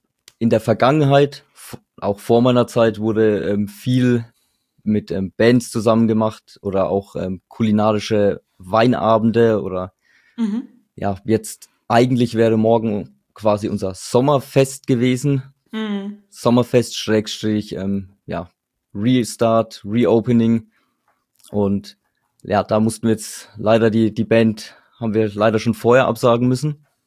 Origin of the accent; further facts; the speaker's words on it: Bavaria, Germany; born there; Ich komme gebürtig aus dem Würzburger Landkreis.